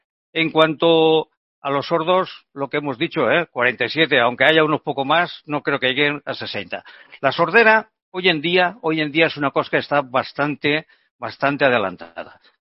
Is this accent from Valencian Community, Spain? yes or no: yes; Torrent, Valencian Community, Spain; Soy de Torrente. Soy un defensor nacido en Torrente, toda la vida en Torrente. En Torrent, perdona, en Torrent.